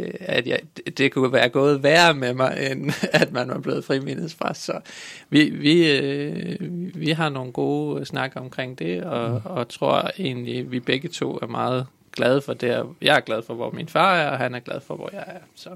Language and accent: Danish; Borris, Central Denmark Region, Denmark; fordi jeg er vokset op i Boris.